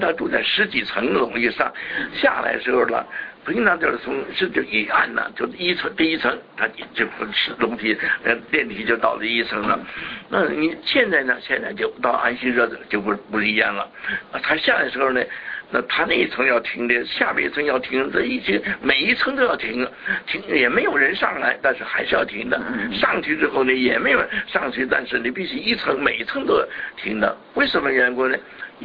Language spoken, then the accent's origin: Chinese; China; 那是在我们中国人可以的，你在以色列就不行了，是不是？